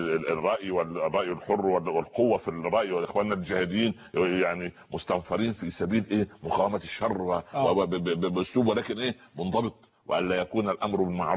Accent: Egypt; إحنا مصريين

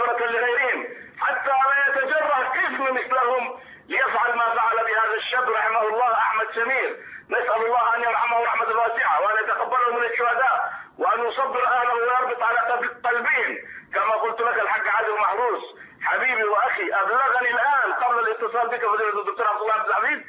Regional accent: Suez, Suez Governorate, Egypt

